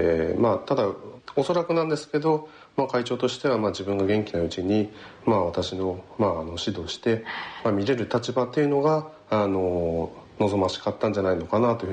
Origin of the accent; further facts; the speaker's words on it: Niigata, Japan; moved away as an adult; まあ、2年間地元の新潟で働かさせてもらって、その後、カナダ と、ニュージーランドの方に行ってましたね。